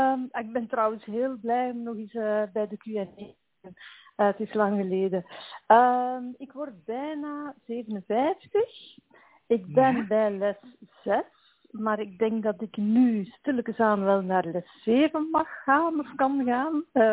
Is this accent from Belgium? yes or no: yes; Belgium; ik ben van België en ik moest dan een paar extra stapjes doen met de nummers en zo.